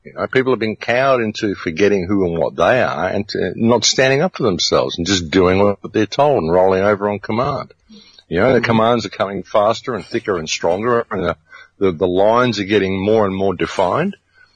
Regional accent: Australia; I went in there as an Australian. I can't read Dutch.

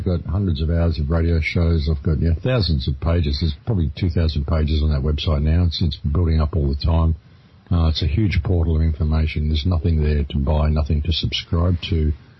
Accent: Australia; You know, I'm from Australia. I don't have credit cards.

